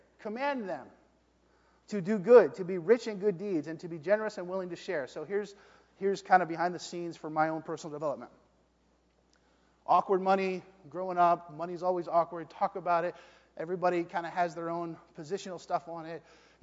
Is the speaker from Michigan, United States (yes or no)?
no; New Jersey, United States; When I came out here from New Jersey, Philadelphia area, one of my favorite foods was cheesesteaks.